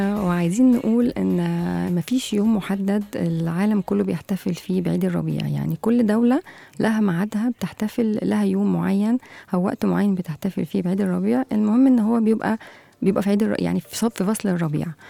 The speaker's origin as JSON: {"language": "Arabic", "country": "Egypt", "said": "وعندنا في مصر برضو يعني برضو الناس في شم النسيم بيحبوا يخرجوا للحدائق"}